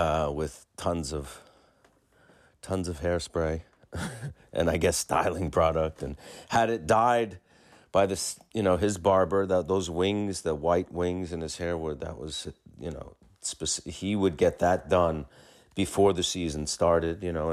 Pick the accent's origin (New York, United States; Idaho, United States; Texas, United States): New York, United States; As a New Yorker, because he was such an iconic one